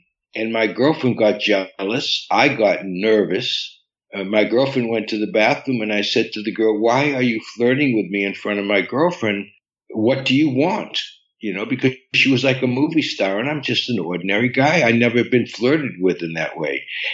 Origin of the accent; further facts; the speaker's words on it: Boston, Massachusetts, United States; born there; Well, I was I was born in Boston, Massachusetts, in America, and I had a wonderful childhood that was disturbed by death.